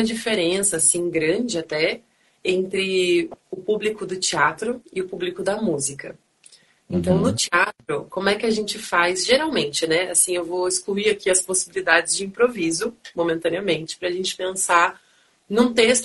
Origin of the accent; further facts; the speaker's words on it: São Paulo, Brazil; now in Curitiba, Brazil; Eu sou de São Paulo, na verdade. Nasci em São Paulo, ficada aqui em Curitiba. Então, eu me considero quase curitibana já.